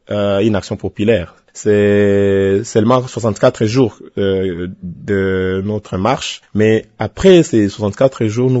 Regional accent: DR Congo

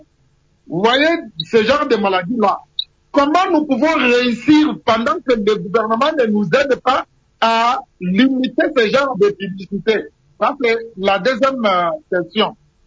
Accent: Équateur, DR Congo; Je suis de l'Équateur

